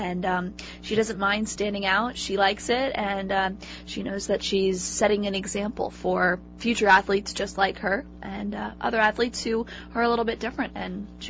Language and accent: English; Ventura, California, United States; I grew up in Southern California in Ventura. It's just outside of Santa Barbara on the beach. Great place to grow up there.